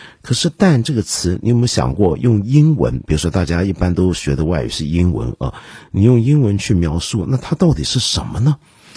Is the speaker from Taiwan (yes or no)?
no; China; 举一个我们中国人更容易理解的一个例子啊